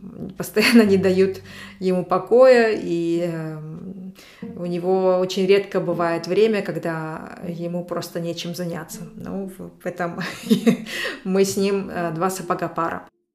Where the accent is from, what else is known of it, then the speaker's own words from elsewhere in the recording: Kazakhstan; moved away; Казахстан – это моя родина. Хотя я говорю, что я родилась в Советском Союзе, тем не менее, Казахстан – это моя родина, это страна, где живут мои родные, и часть моего сердца все равно всегда будет в Казахстане.